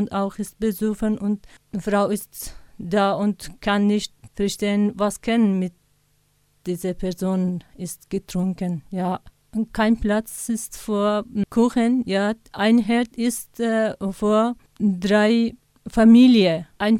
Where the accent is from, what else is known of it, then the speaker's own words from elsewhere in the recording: Afghanistan; German is a second language; now in Munich, Germany; ich komme aus Afghanistan. Seit 3 Jahren bin ich in München. Leider, ich kann nicht gut Deutsch sprechen.